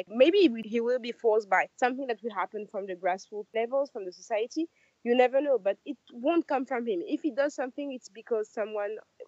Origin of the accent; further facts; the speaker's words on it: Paris, Île-de-France, France; my parents came from Senegal in the 70s, so during the colonial time. But now I was born and raised in Paris, and I feel like I have a passport that allows me to go everywhere in the world.